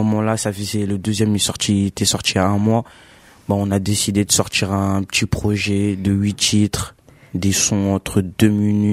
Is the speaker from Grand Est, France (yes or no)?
no; Gonesse, Île-de-France, France; Parce que moi, je viens de Gonesse, en fait.